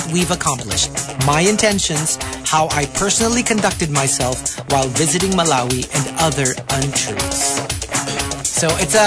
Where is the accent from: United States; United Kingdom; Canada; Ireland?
United Kingdom; or as us British people say, controversy